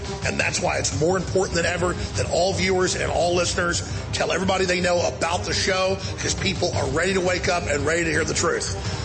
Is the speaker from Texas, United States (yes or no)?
yes; Dallas, Texas, United States; He's down here in Texas with us. He's in Dallas, my hometown.